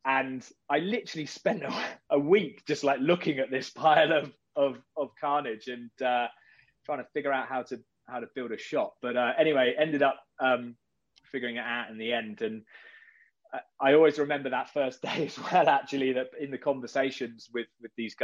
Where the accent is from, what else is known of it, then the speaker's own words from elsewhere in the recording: Exmouth, South West England, United Kingdom; And I'm originally from Devon, a place called Exmouth, great seaside town